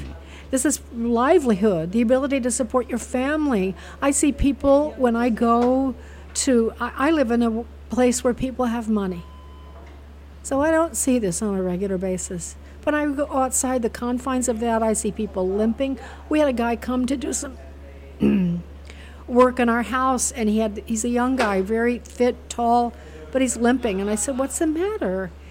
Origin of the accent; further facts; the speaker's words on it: Chicago, Illinois, United States; I'm from the Midwest. I'm from Chicago originally. And my husband and I have been in D.C. for years.